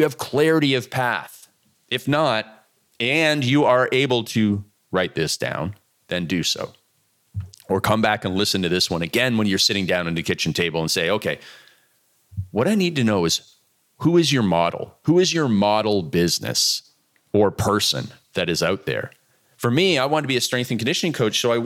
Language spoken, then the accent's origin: English; Canada; Now, growing up in Canada, all I wanted to do was play hockey and drink beer.